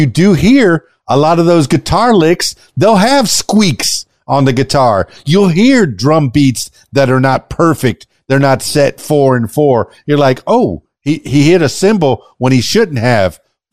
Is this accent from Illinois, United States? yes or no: no; Florida, United States; Yeah, I remember growing up in the Everglades, we played BB guns.